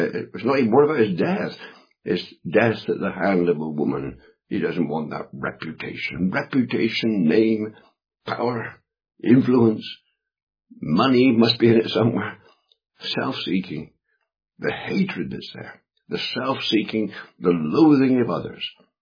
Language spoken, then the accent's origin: English; England, United Kingdom; I'm an Englishman, so I'm not following what's going on at the moment with Mr. Trump and the American tweets and all the rest of it.